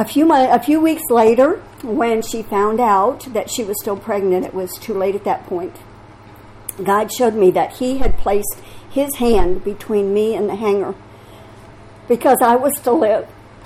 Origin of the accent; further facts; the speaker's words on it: Orlando, Florida, United States; born there; I was born in July 1945 in Orlando, Florida. My dad was in the military.